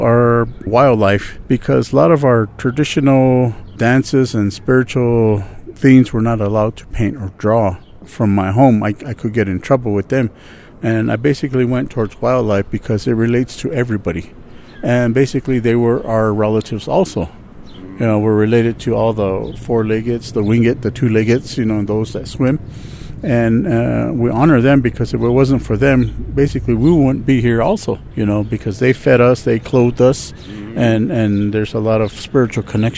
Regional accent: Cochiti Pueblo, New Mexico, United States; now in Santa Fe, United States; I'm from Cochiti Pueblo, but we live in Santa Fe.

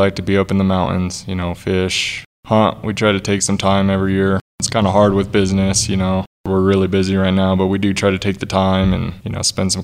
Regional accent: Monte Vista, Colorado, United States; You know, if you're from the valley, you understand that there's a lot to do around here. You got the mountains, you could go up and fish, and it's just a good rural area to grow up in.

